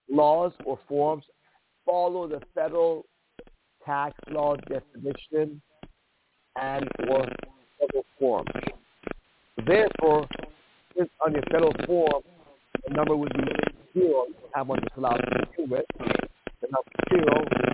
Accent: California, United States; I came from Orange County. My best friend came from Orange County.

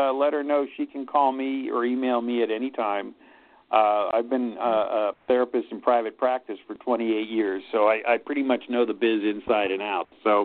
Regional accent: Pittsburgh, Pennsylvania, United States; You know, when I grew up in Pittsburgh, mm-hmm. it was all steel mills and smoky skies, a very blue-collar industrial town.

